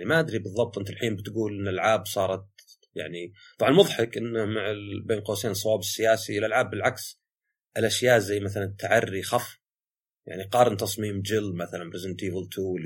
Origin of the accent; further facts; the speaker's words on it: Saudi Arabia; هاي ترى شيء لاحظته مرة عندنا بالسعودية بالذات